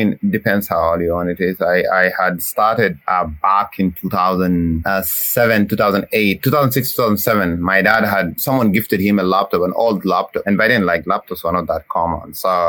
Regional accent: Khartoum, Sudan; moved away as an adult; also born or lived in South Sudan / Kenya; I grew up in Sudan, in Khartoum, for the first 19 or 20 years of my life, basically roaming around a few states in Sudan. Then later on, moved back to South Sudan, then to Kenya for 7 years, then back to South Sudan again.

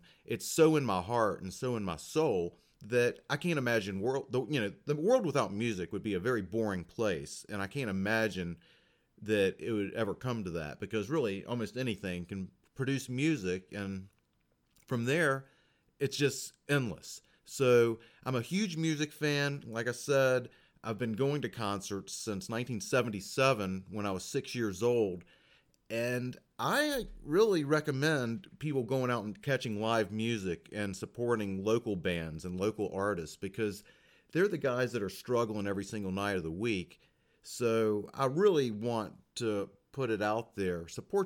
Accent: the South, United States; And then, of course, growing up in the South, everybody that I knew watched T-Haw on Saturday nights

